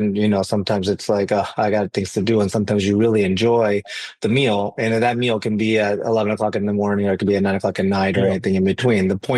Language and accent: English; Houston, Texas, United States; also born or lived in Chicago, United States; I was born in Chicago. We moved to Texas when I was little. So, you know, I'm an ABCD kind of, if anybody knows that term.